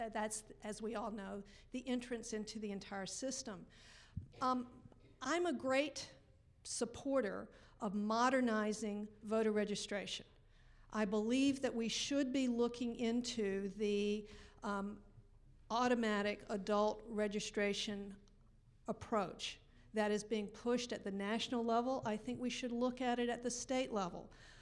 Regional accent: Cleveland, Ohio, United States; I'm here from Cleveland.

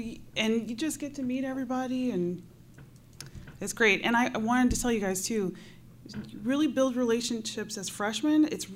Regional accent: Cleveland, Ohio, United States; now in Columbus, United States; So I'm from Cleveland by the lake, and snow is often an issue.

